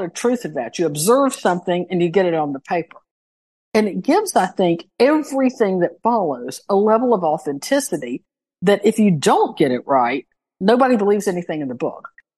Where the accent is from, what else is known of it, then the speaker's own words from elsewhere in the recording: the South, United States; So, you know, as a Southerner, I'm kind of like, okay, but what part of the South are you talking about?